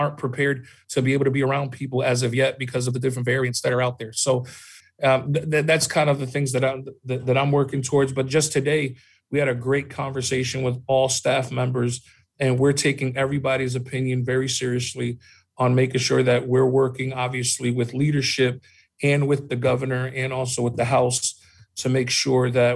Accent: United States; But I think, you know, growing up in America with the different issues that are before us

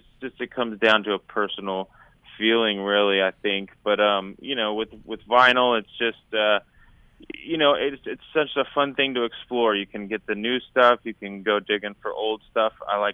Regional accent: Dallas, Texas, United States; growing up in Dallas, I worked at record stores all throughout high school

